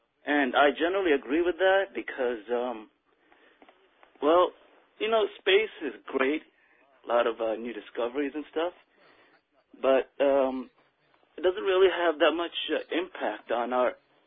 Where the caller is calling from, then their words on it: Medford, United States; I'm in Medford.